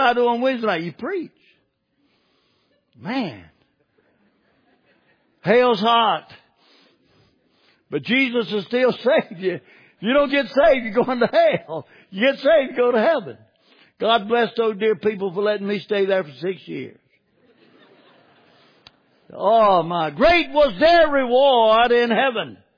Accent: Southern United States, United States; accent: Southern; I'm a Southerner. I talk Southern. Proud of it.

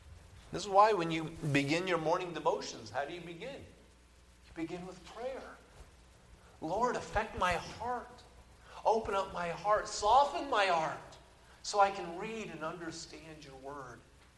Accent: Oklahoma, United States; I'm from Oklahoma.

